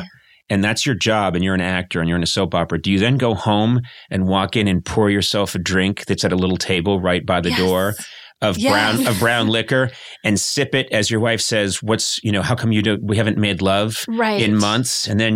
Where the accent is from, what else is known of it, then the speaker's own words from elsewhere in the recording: United States; and I know this probably can't happen because I'm not a British citizen